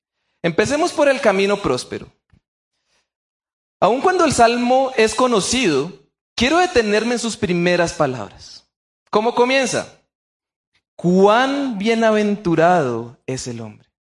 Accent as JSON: {"language": "Spanish", "country": "Colombia", "said": "Y eso es lo que tomamos como colombianos."}